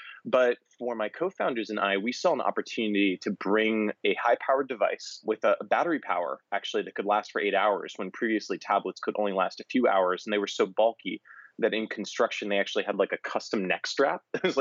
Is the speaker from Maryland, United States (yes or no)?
yes; Maryland, United States; I'm from a very rural area. I'm from Southern Maryland. So where I grew up, you know, I built a barn when I was younger with my father, drilled fence posts.